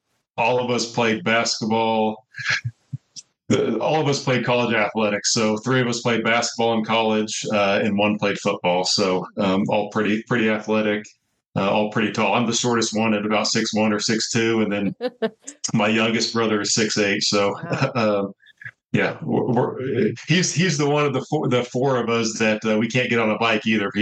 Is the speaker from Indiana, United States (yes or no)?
yes; Terre Haute, Indiana, United States; So I grew up in Terre Haute, born and raised there all the way until college. My parents still live there, so get to the Terre Haute area quite a bit.